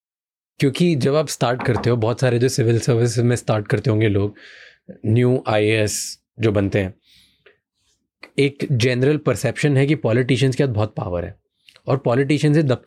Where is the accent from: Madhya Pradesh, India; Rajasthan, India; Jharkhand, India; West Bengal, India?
Madhya Pradesh, India; Indore; तो मैं इंदौर से हूँ, और मैंने वहाँ पे जब मैं छोटा था तब एक स्टोरी सुनी थी